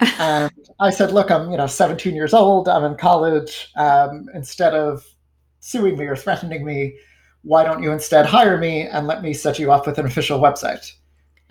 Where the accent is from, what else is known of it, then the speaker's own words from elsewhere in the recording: New York, United States; So it turned out I grew up in Rockland County.